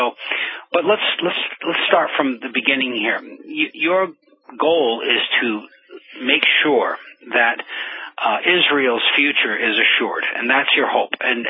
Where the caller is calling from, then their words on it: France; I'm calling from France, of course.